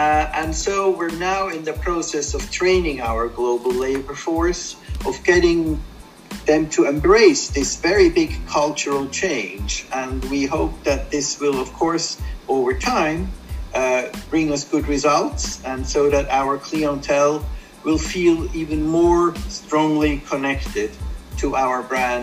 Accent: Switzerland; English is a second language; moved away as an adult; I wanted the adventure of the Far East. I grew up in Switzerland. I had worked in Europe, done some internships in the United States, and also wanted to see what Asia has to offer.

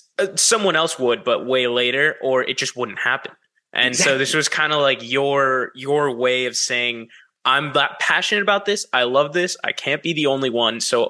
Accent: San Diego, California, United States; first language es; English is a second language; also born or lived in Houston; It is what both my parents are immigrants, and they knew Spanish more than English when we lived back in Houston, and they would just only talk to me in Spanish. And when I moved to San Diego

